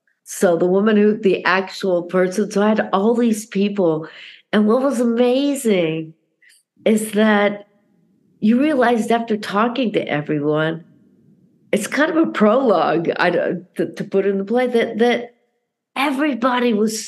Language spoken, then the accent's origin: English; Denver, Colorado, United States; I'm from Denver, too. Where'd you go to school? Went to the same school. What street did you live on? We went, lived on the same street.